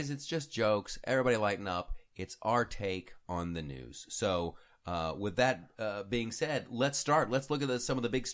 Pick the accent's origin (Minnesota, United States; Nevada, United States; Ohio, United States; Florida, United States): Ohio, United States; Columbus; when I was a kid growing up in Columbus, Ohio